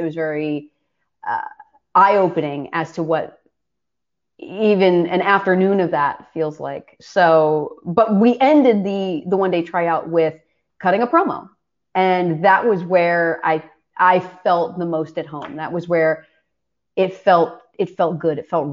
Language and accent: English; Philadelphia, Pennsylvania, United States; I was born and raised in Philadelphia.